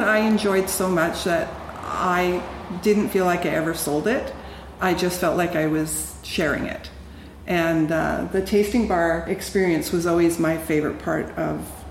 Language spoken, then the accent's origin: English; Penticton, British Columbia, Canada; now in Salmon Arm, Canada; I did. I came from Penticton, so in the Okanagan.